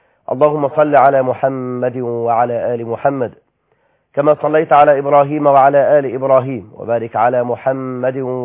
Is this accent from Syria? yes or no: no; Egypt; إلى بلدنا مصر